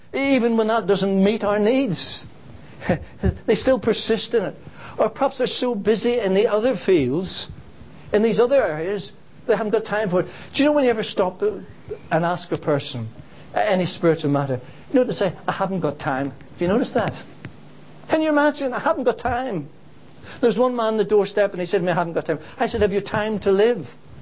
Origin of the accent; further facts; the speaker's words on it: Ireland; I don't know whether England have lost yet, but I'm glad I'm Irish.